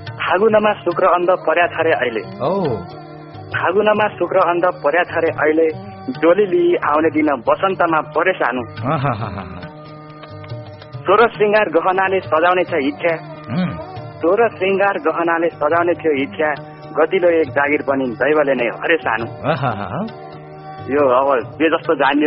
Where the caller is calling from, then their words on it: Bharatpur, Bagmati, Nepal; म यही भरतपुरबाट